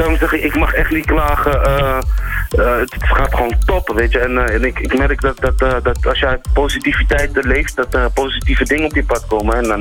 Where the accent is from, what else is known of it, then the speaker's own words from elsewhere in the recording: Amsterdam, North Holland, Netherlands; Dus als jong jongetje liep ik al in de stad. En natuurlijk kom ik uit Amsterdam.